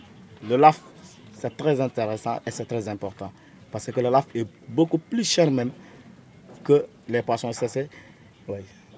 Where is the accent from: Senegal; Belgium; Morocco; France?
Senegal; Diégué; j'habite à Diégué, je suis né même à Diégué, même depuis mon enfance.